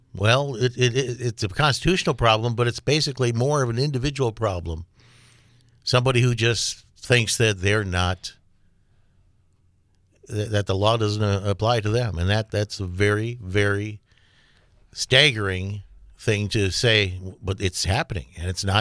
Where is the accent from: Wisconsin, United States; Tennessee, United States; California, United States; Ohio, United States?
Wisconsin, United States; South Milwaukee; who represents the southern part of Milwaukee, which includes my hometown of South Milwaukee.